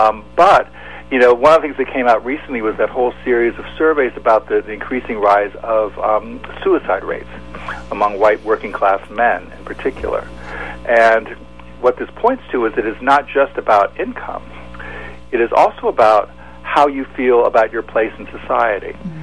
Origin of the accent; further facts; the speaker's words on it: Ohio, United States; So I'm from Ohio originally